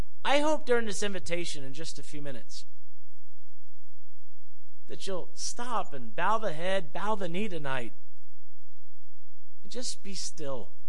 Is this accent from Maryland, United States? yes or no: no; Jacksonville, Florida, United States; born there; I was born, Jacksonville, Florida, and there were 11 girls born the same day in Riverside Hospital.